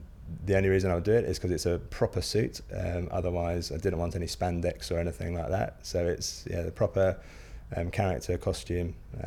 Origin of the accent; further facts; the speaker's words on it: Crowborough, South East England, United Kingdom; I'm 37 years old and I'm from Crowborough in East Sussex.